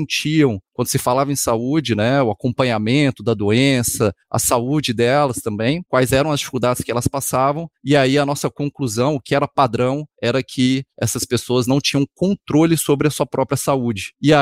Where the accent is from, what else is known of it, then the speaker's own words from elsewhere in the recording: Goiânia, Goiás, Brazil; Sou natural de Goiânia.